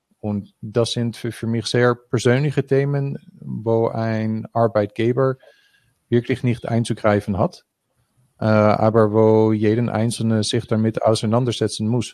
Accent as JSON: {"language": "German", "country": "Netherlands", "second_language": "German", "said": "als Niederländer"}